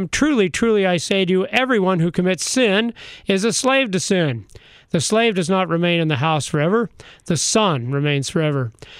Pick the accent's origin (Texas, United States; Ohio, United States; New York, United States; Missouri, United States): Missouri, United States; Kansas City; from Kansas City, my hometown.